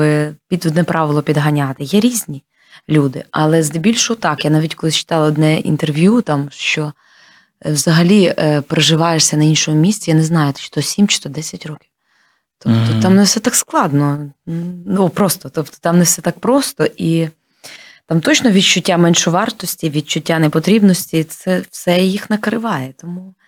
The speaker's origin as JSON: {"language": "Ukrainian", "town": "Lutsk", "region": "Volyn Oblast", "country": "Ukraine", "lives_now": "Kyiv, Ukraine", "said": "Ну так, я з Луцька сама."}